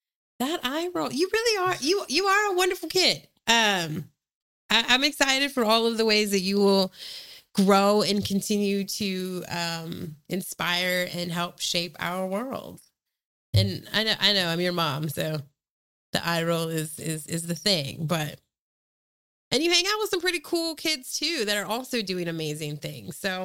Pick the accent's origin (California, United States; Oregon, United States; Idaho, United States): Oregon, United States; Portland; And I think just the growing up in Portland, and we were talking about this earlier